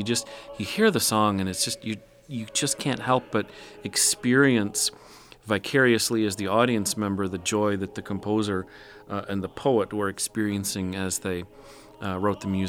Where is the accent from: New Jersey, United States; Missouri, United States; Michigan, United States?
Michigan, United States; Mount Pleasant; in my own time with high school choirs that I might have heard back when I was a student myself, growing up in Mount Pleasant.